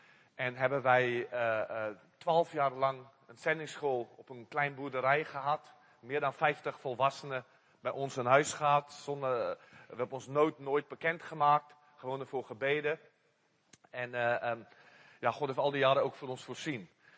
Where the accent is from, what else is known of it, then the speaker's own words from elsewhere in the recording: South Africa; first language Afrikaans; Dutch is a second language; Ik heb in Engels gewerkt en studeerd in Engels. En Afrikaans is mijn moedertaal.